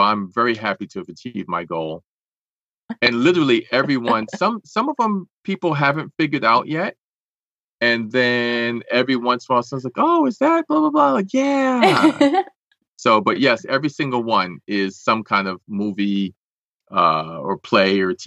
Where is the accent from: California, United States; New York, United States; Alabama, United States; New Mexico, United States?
New York, United States; New York City; growing up in Washington Heights, being one of the youngest and smallest kids in my class